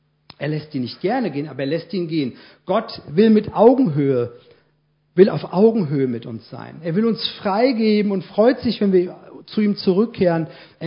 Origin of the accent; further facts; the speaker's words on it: Erdbach, Hesse, Germany; meine Heimat, das ist Erdbach. Da bin ich groß geworden. Da stand mein Elternhaus. Da komme ich her.